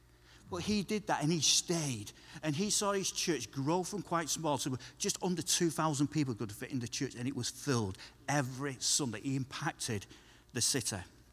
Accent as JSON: {"language": "English", "town": "Salford", "region": "North West England", "country": "United Kingdom", "tie": "born or raised there", "said": "When I was growing up in Salford"}